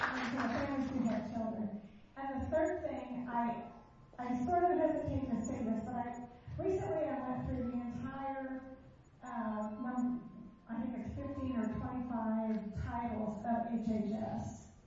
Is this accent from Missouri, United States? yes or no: yes; Centerview, Missouri, United States; I'm from Centerview, Missouri.